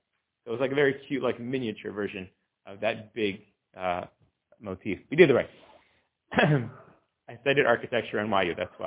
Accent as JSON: {"language": "English", "region": "Maryland", "country": "United States", "said": "Anyway, so one of them started calling me … because I'm from Maryland."}